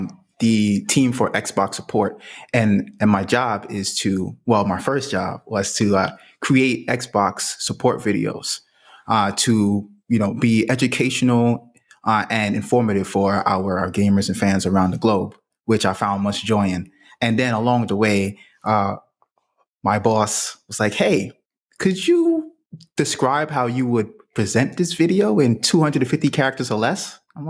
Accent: New York, United States; just growing up in the South Bronx.

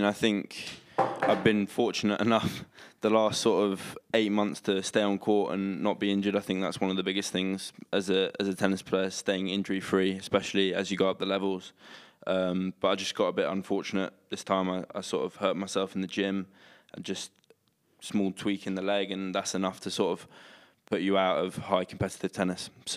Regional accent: Sutton, London, United Kingdom; born there; I was born in Sutton.

